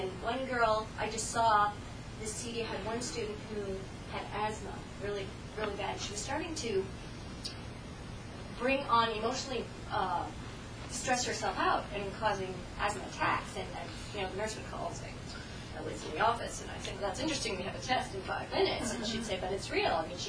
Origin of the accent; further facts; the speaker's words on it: Rapid City, South Dakota, United States; also born or lived in Singapore; I just recently relocated 2 weeks ago back to my hometown of Rapid City, South Dakota, in Black Hills, after 17 years away, the last 12 overseas, and I just moved after 3 years in Singapore.